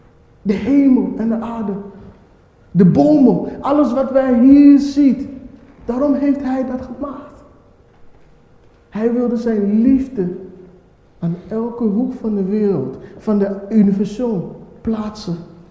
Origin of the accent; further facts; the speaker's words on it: Ghana; Dutch is a second language; also born or lived in England; als ik hier vergelijk met Ghana, waar ik vandaan kom, het is perfect hier.